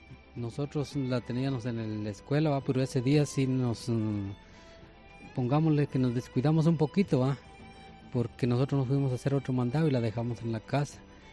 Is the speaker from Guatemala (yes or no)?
yes; Guatemala City, Guatemala Department, Guatemala; Sí, yo soy de aquí, de Guatemala.